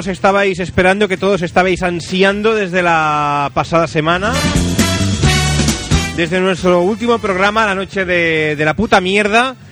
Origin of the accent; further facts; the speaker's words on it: Barcelona, Catalonia, Spain; O sea, somos de Barcelona, pero somos los terceros en el ranking.